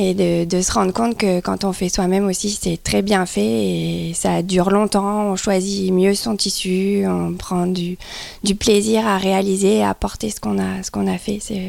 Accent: Grenoble, Auvergne-Rhône-Alpes, France; on est dans les Hautes-Alpes depuis 5 ans et je suis grenobloise d'origine.

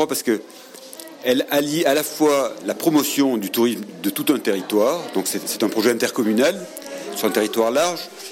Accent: Provence-Alpes-Côte d'Azur, France

